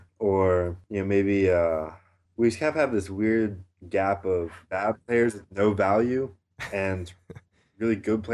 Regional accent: Virginia, United States; because I'm from the Virginia area originally

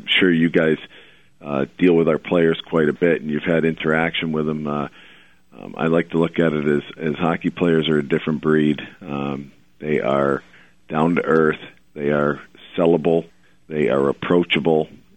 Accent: Massachusetts, United States; Well, you know, interestingly enough, I'm from Massachusetts, and for the, you know, I've been here for 13 years since day one.

